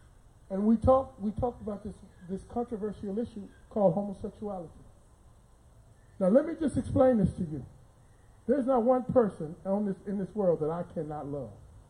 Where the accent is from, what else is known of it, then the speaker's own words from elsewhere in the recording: Dallas, Texas, United States; So when I was growing up in Dallas, Texas, my mama had 10 babies in 10 years.